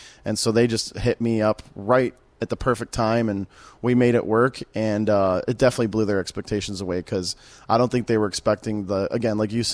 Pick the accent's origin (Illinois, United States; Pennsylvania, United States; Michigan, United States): Michigan, United States; Detroit; moved away; So I grew up in Detroit and moved here about 7 years ago.